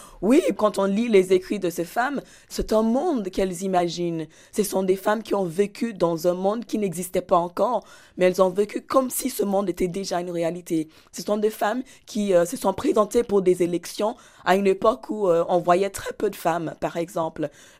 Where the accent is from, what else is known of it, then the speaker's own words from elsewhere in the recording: Ghana; first language English; French is a second language; Parce que l'anglais, c'est ma langue maternelle du fait de l'histoire coloniale du Ghana. Mais bien sûr, je parle d'autres langues aussi.